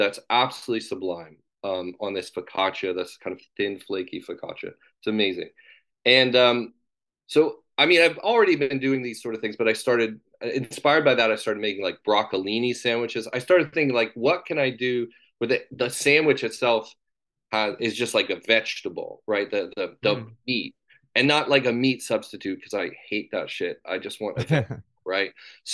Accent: Pasadena, California, United States; also born or lived in Laguna Beach; I grew up basically in Pasadena, which is where Julia Child was from. We are food lovers in Pasadena, pie and burger, et cetera. But I spent my summers in Laguna Beach.

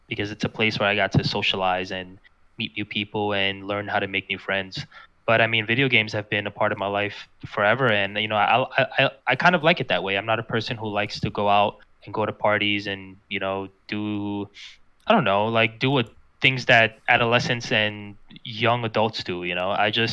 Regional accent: New York City, New York, United States; What it is that I'm from New York, of course, and everyone there is just they always worry about how they look

